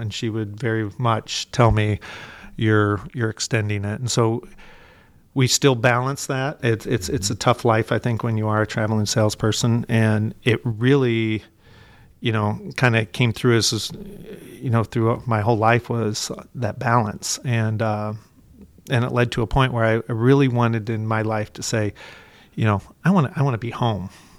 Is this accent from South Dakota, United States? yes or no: no; Lakeville, Indiana, United States; You know, my wife grew up in Mishawaka. I grew up in Lakeville. My family's here.